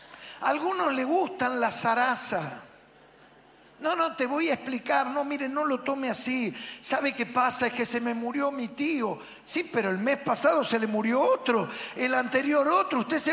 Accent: Argentina; Ustedes saben que como argentinos somos muy chamulleros, ¿verdad o no?

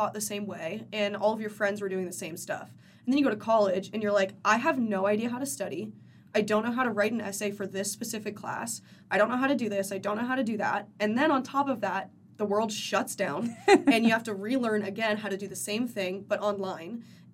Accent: Anthem, Arizona, United States; I grew up in Anthem, Arizona. My parents still live there and went to Boulder Creek High School

